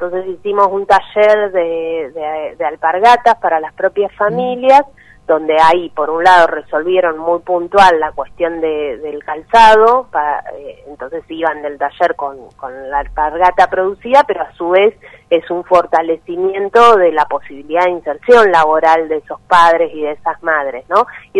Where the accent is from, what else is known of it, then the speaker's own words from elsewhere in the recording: Comodoro Rivadavia, Chubut, Argentina; Yo soy patagónica, comodorense, ¿no? Entonces, entiendo bien el tema del viento, ¿no?